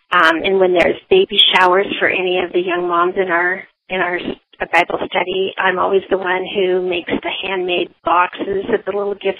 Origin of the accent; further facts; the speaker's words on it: Westland, Oregon, United States; from Westland, Oregon, and I am calling